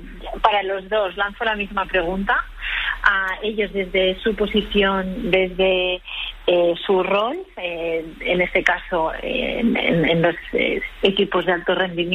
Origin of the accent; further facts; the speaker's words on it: Barcelona, Catalonia, Spain; es que soy de Barcelona